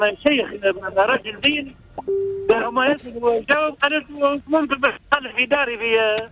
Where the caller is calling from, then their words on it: Hammam Sousse, Sousse Governorate, Tunisia